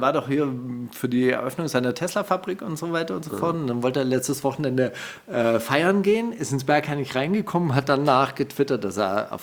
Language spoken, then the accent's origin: German; Palestine; Ich bin Palästinenser, ich kann nichts dafür. Ja? Ich komme nun mal daher.